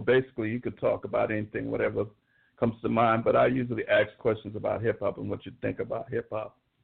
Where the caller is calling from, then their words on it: San Francisco, California, United States; from San Francisco calling in.